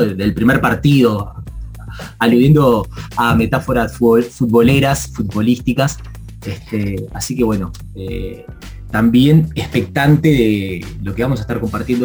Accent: Uruguay; nos acompaña como uruguayos, como uruguayas

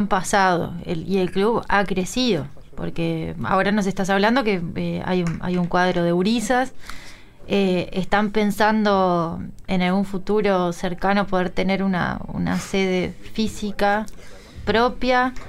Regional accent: San José, Uruguay; Bueno, yo soy de San José y queda cerca de Montevideo

